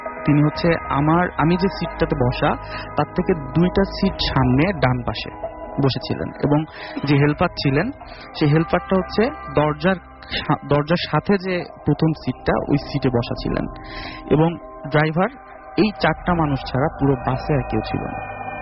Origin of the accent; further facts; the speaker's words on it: Satkhira, Khulna Division, Bangladesh; now in Dhaka, Bangladesh; আমি আমার হোমটাউন সাতক্ষীরা এবং ঢাকাতে থাকছি।